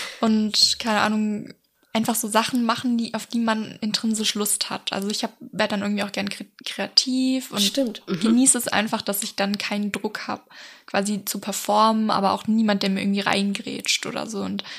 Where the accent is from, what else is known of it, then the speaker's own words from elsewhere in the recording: Frankfurt, Hesse, Germany; now in Offenburg, Germany; Also ich wohne jetzt seit einem Jahr ungefähr hier. Ich komme eigentlich aus Frankfurt, also aus einer ganz großen Stadt, ganz anders.